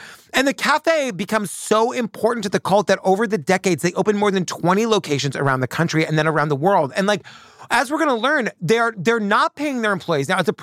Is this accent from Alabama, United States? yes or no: no; Massachusetts, United States; Well, where I grew up on Cape Cod, there, if you know what it's called, people from Cape Cod, let me know.